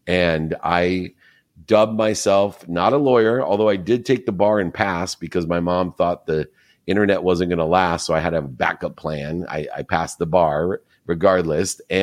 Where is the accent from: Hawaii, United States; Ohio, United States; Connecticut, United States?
Ohio, United States; Akron; where I grew up in Akron, Ohio with a single mom, six kids, five boys and a girl